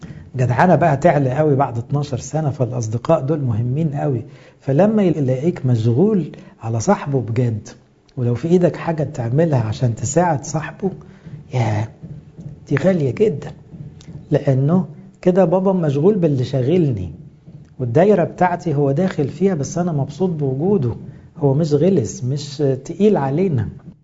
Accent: Egypt; وجلسة التفكير دي معلش وقع مننا كمصريين عموما، إزاي تعلم عيالك طريقة التفكير، منهجية التفكير؟ إحنا في مصر ما بنتعلمهاش في المدارس

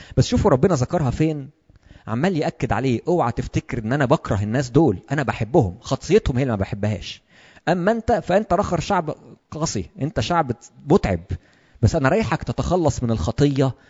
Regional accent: Egypt; ما نشروش الأفكار بتاعتهم دي عندنا في مصر مثلا

